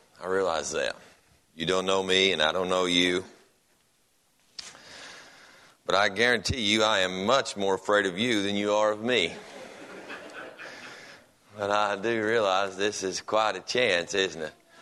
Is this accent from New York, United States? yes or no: no; Kentucky, United States; the closer I got to here, the more it was looking like home, because I'm from Kentucky, and so I was swerving around them curves, and it felt good, and up and down hills